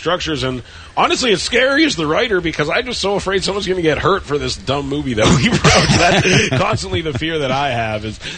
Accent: Canada; Well, as a Canadian, Wolverine is someone that I've always been partial

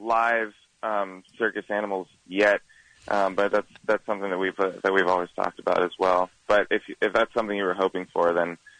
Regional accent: Columbus, Ohio, United States; We're from Columbus, so we love playing in the Midwest.

